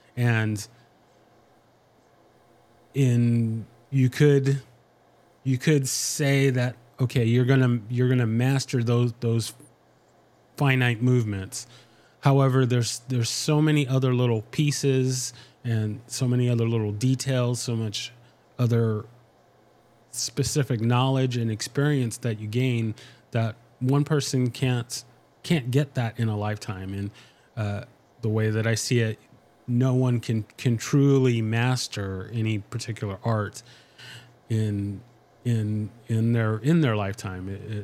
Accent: California, United States; No, I'm originally from California

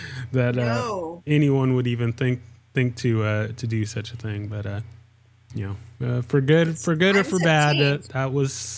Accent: San Diego, California, United States; So I'm originally from the San Diego area

